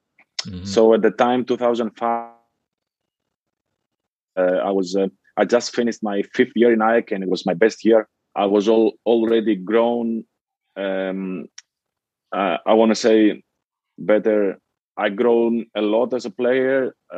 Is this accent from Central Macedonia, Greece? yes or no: yes; Thessaloniki, Central Macedonia, Greece; English is a second language; moved away as an adult; also born or lived in Athens; That was my home for me, even that I come from Thessaloniki. But after 5 years in Athens, I was feeling great.